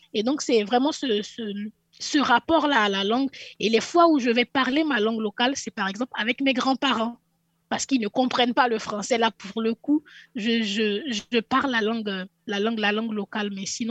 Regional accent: Côte d’Ivoire; first language French; C'est que moi j'ai grandi et ma langue première, c'est le français. Moi, j'ai grandi avec pour langue première le français.

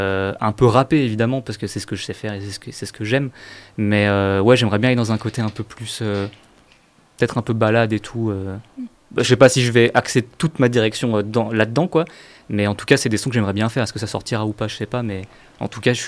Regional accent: Auvergne-Rhône-Alpes, France; c'est un morceau qui parle de là d'où je viens d'une petite ville au fin fond de la Haute-Savoie, dans une vallée très polluée et très industrielle.

